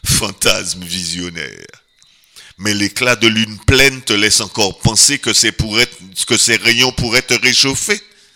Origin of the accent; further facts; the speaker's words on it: Martinique; moved away as an adult; du seul fait que je suis né en Martinique, que j'y ai vécu pendant jusqu'à l'âge de 21 ans, je suis parti en 65, j'ai maintenant 62 ans, ben je suis autant martiniquais que guadeloupéen.